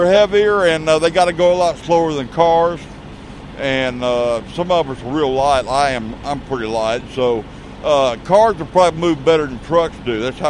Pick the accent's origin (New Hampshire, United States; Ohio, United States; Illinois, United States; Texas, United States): Texas, United States; Houston; Houston, Texas.